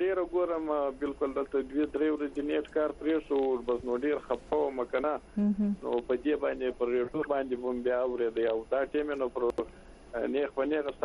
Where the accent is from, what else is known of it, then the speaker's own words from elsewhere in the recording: Afghanistan; موږ هم د افغانستان خلک یو، په افغانستان په خلکو په افغانستان مخوابه دیږي